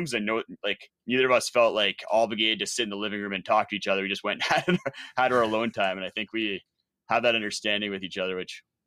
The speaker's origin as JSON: {"language": "English", "country": "Canada", "said": "I'm Canadian."}